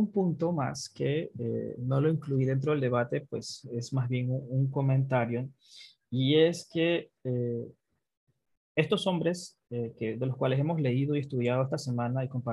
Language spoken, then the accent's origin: Spanish; Panama; Lo que soy como panameño viene de esta generación, la generación romántica